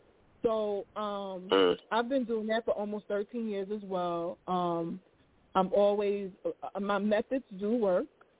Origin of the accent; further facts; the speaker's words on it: Brooklyn, New York, United States; The passion comes from I'm from Brooklyn, so I'm from East New York.